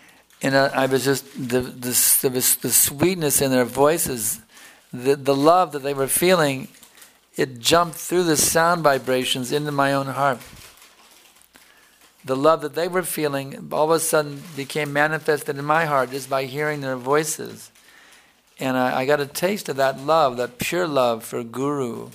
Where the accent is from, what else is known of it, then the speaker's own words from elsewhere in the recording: United States; whatever we loved growing up in America, you know.